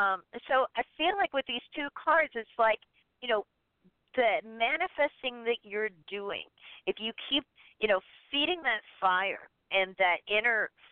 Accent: Pennsylvania, United States; I grew up outside of Pittsburgh. I love Pittsburgh.

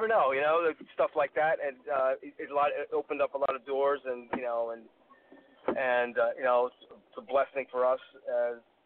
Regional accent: White Plains, New York, United States; But yeah, I'm from White Plains

